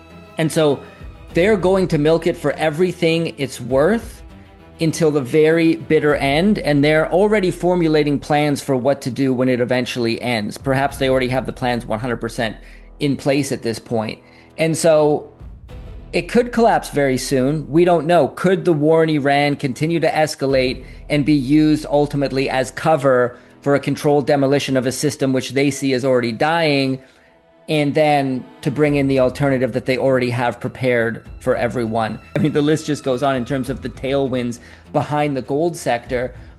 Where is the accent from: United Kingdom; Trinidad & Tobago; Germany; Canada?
Canada; I'm Canadian, that's why I've got a bit of a rant on this.